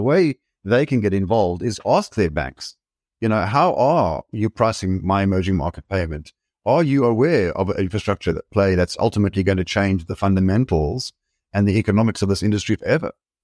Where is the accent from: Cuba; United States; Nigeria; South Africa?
South Africa; Well, I grew up in South Africa